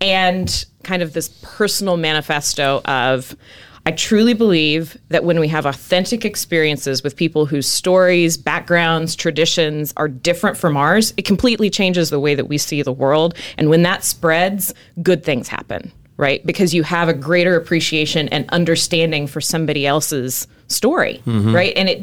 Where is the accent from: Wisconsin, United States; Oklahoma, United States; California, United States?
Oklahoma, United States; also born or lived in Kansas / Virginia / Albania / New Mexico; I grew up here in Oklahoma, college in Kansas and Virginia. Then I taught in Virginia, Albania, New Mexico, and came back to Oklahoma in 2019, primarily for personal and family reasons.